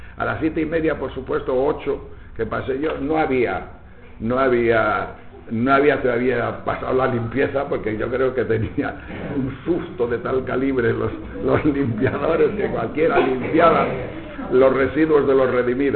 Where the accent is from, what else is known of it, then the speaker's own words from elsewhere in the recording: Castile and León, Spain; solo hay una mina y está en León, yo diciendo, vaya, el talco de mi tierra